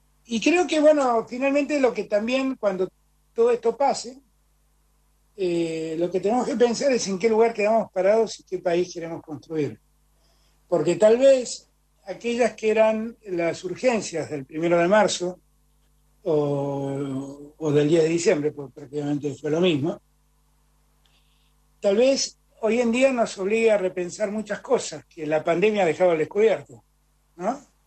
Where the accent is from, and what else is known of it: Argentina